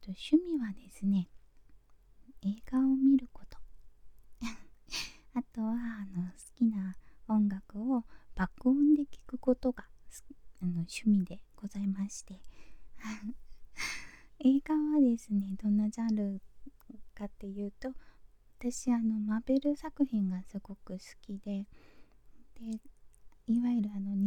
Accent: Fukuoka, Japan; 出身地は、福岡の博多でして、バリバリの博多っ子でございます。

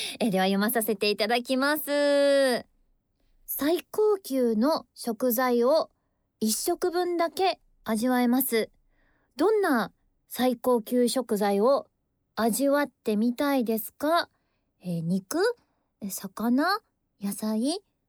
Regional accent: Sapporo, Hokkaido, Japan; moved away as an adult; now in Tokyo, Japan; 札幌はですね、私18、高校生ぐらいの時まで、札幌にいたんですけれど、声優の専門学校行くのに、東京に上京したんですが、本当だから、もう、18歳からずっと、もう移動して東京にいるんで、

